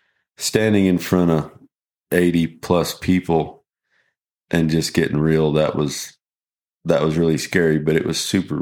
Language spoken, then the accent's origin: English; Elkhart, Kansas, United States; born there; also born or lived in Boise City, Oklahoma; But for me, I was born in Elkhart, Kansas. And my dad, we lived around Boy City, Oklahoma. When I was real young, he run a background yearling deal.